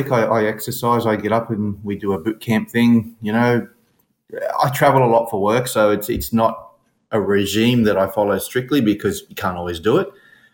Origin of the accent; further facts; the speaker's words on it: Brisbane, Queensland, Australia; Yeah, so I am from Brisbane, Australia. 51 years of age, and I've been on the biohacking journey